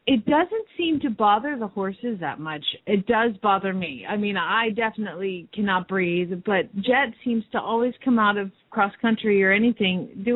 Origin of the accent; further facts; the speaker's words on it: Phoenix, Arizona, United States; from Phoenix, Arizona